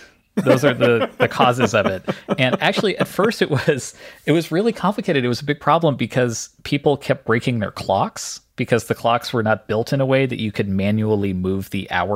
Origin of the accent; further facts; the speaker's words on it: Canada; Like, I grew up in Canada.